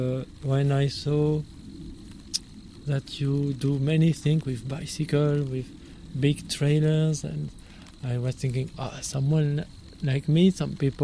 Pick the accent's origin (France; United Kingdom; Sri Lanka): France; English is a second language; moved away as an adult; now in United States; And I come from France with three children, my children.